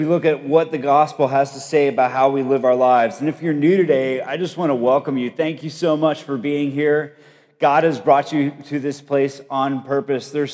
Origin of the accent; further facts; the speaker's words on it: Colombia; when I grew up in Colombia, South America